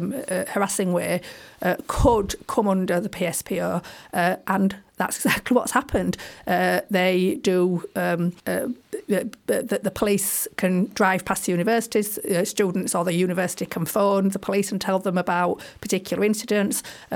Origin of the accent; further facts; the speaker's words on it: Leeds, Yorkshire and the Humber, United Kingdom; I mean, I am from Leeds.